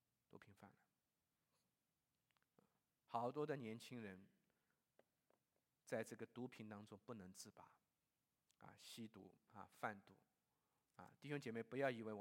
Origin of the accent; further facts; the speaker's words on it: Ningbo, Zhejiang, China; 最近我听到这个我的故乡啊宁波发生了一个事情啊